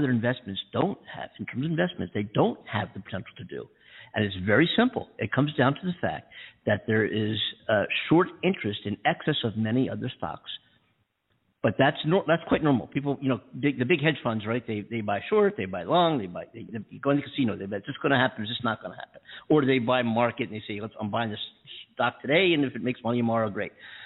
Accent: East Coast, United States; I'm from the East Coast, you know, but I'm, you know, been here 6 years, whatever now.

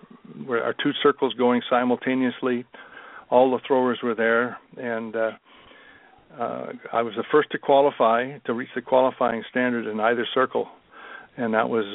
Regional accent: Vermont, United States; now in Canada; I'm originally from Vermont, and I mm-hmm. Achieved my Canadian citizenship a month before we left for Munich.

